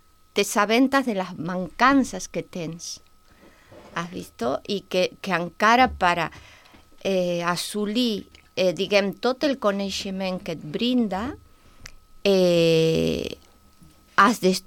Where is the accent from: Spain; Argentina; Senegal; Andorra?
Argentina; Tucumán; jo sóc de Tucumà, no sé com seran, perquè, és clar, l'Argentina és molt gran